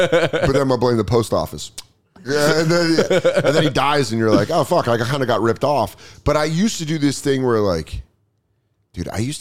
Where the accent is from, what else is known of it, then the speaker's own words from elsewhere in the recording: Colorado, United States; now in New York, United States; I'm from Colorado. I'm very pleasant. I live in New York.